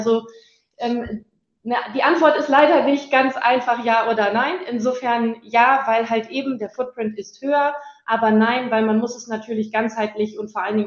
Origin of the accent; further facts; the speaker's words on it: Vechta, Lower Saxony, Germany; Ich komme aus Vechta, also ich komme aus dem Silicon Valley der Landwirtschaft, ne? So nennen wir das ja. Hier ja gerne. Ja. Bin auch mit einem Landwirt verheiratet